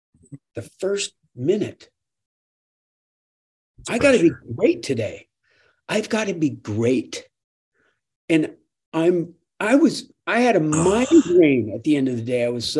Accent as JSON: {"language": "English", "region": "Minnesota", "country": "United States", "lives_now": "Kentucky, United States", "said": "Well, I've lived here longer than I lived in Minnesota. So I would think I'm more of a Kentuckian than I am."}